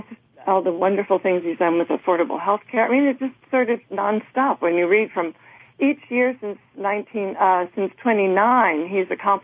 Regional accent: Pennsylvania, United States; I'm going off to Pennsylvania, my home state, to talk with supporters.

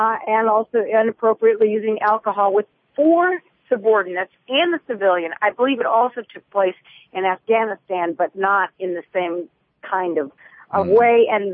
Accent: Cleveland, Ohio, United States; Mitt Romney has decided to go to Ohio, to my hometown of Cleveland, and also to Pittsburgh.

